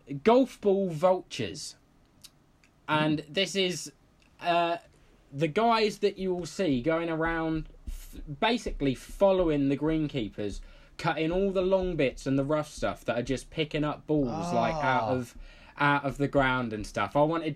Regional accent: East Midlands, United Kingdom; South Lincolnshire originally. So South just a bit north of. I'm only 30. Yeah, about 30 minutes drive from King's Lynn.

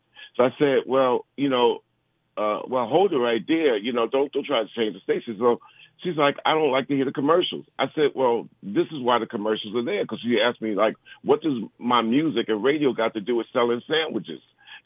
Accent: Long Island, New York, United States; Because here I am coming from Long Island. I'm in New York.

